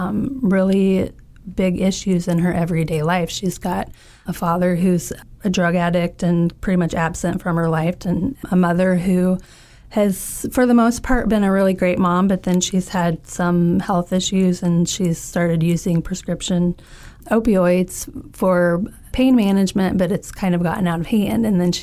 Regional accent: Illinois, United States; When I was growing up in Effingham County, Lakeland College was our local community college.

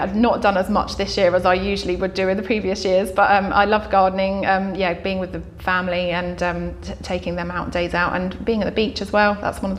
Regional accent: Worthing, South East England, United Kingdom; I grew up in Worthing, and I've got three children living in Worthing as well.

